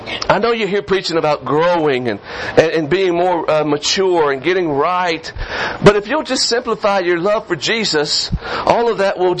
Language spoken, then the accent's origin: English; the South, United States; I call him Grandpa, okay? I'm from the South. I don't say grandfather.